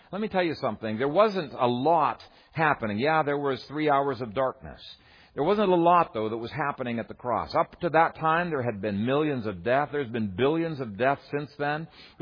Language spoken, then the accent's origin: English; Canada; now in United States; I came from Canada. She came from Omaha